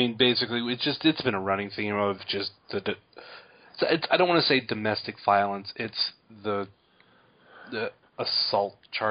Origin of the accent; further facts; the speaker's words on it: Ritztown, Ohio, United States; Actually the town that it's in, Randolph, Ohio, is actually one town over from where I grew up in Ritztown, Ohio.